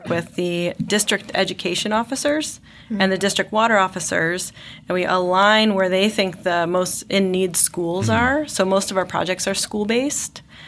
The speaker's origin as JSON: {"language": "English", "town": "Mentor", "region": "Ohio", "country": "United States", "tie": "born or raised there", "said": "I did grow up here. I grew up in Menor, so Menor Headlands Beach was my beach growing up, and always super connected to Lake Erie."}